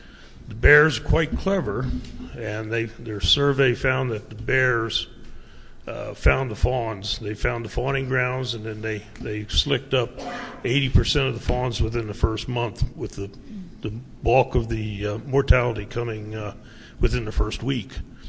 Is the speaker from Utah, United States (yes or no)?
yes; Moab, Utah, United States; from Moab.